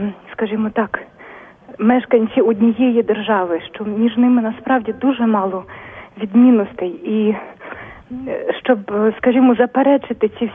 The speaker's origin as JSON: {"language": "Ukrainian", "region": "Kyiv", "country": "Ukraine", "said": "Доктор Гаврилишин, я киянка"}